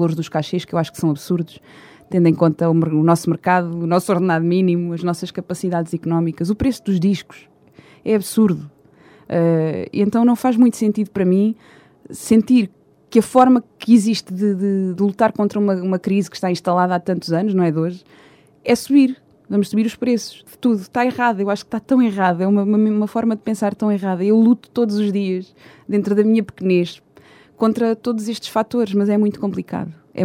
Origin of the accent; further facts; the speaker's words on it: Portugal; o que está incutido muito na nossa mentalidade enquanto portugueses